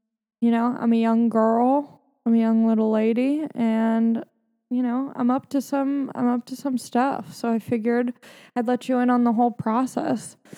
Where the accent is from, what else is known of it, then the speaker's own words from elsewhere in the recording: Long Beach, California, United States; I'm from Long Beach, California, and, you know, grew up with my parents, Larry and Jennifer, good people, working class, union people.